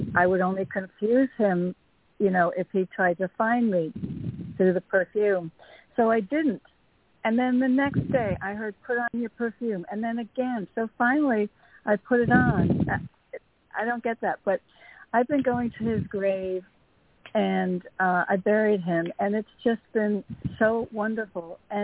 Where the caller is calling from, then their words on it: Connecticut, United States; in Connecticut.